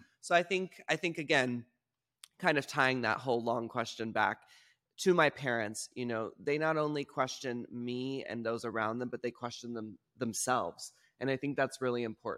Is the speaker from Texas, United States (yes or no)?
yes; Texas, United States; Very liberal, you know, growing up in Texas, only surrounded themselves with pretty much liberal people.